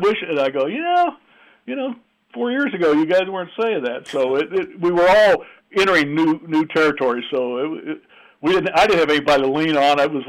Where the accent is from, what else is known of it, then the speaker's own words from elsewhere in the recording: Indiana, United States; You know, I'm from Southern Indiana. We hate Kentucky.